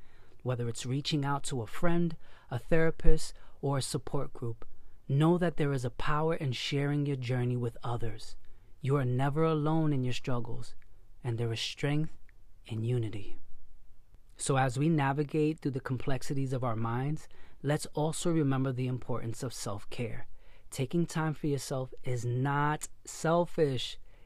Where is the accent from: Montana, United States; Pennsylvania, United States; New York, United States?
New York, United States; Brooklyn; Growing up in Brooklyn, I've seen the craziest things in that era.